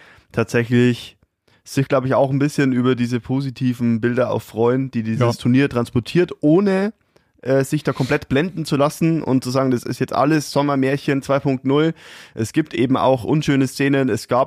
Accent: Bavaria, Germany; Als Oberpfälzer

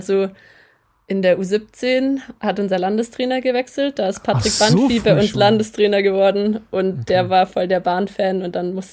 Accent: Metzingen, Baden-Württemberg, Germany; born there; Ich bin geboren in Metzingen.

